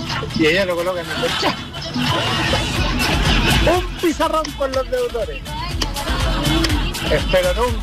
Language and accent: Spanish; Valparaíso, Chile; yo soy de acá de Valparaíso.